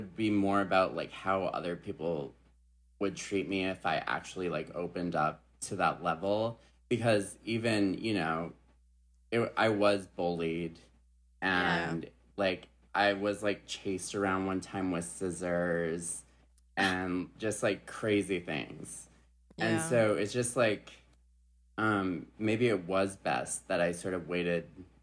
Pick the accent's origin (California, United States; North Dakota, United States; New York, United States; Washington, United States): North Dakota, United States; Yeah, so I grew up in North Dakota in a town probably with no more than, maybe 9,000 people.